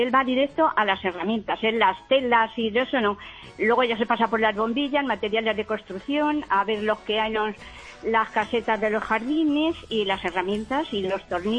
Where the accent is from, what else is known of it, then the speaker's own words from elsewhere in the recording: San Sebastián de los Reyes, Community of Madrid, Spain; Aquí somos de San Sebastián de los Reyes, está en Madegas.